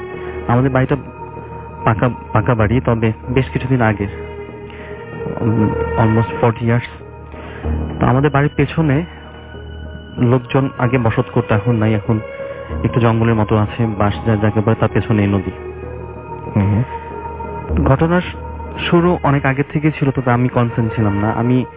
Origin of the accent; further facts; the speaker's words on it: Jamalpur, Mymensingh Division, Bangladesh; এসেছি জামালপুর নামিনা থেকে।